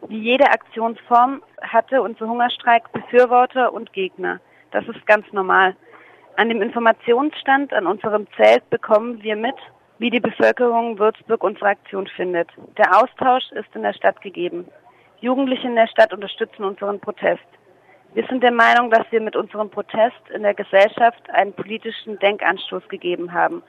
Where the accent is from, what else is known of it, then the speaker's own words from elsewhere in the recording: Iran; now in Germany; Wir kommen aus dem Iran.